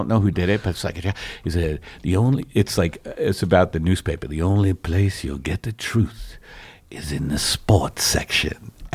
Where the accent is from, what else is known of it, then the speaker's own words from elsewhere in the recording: New York, United States; We're from New York.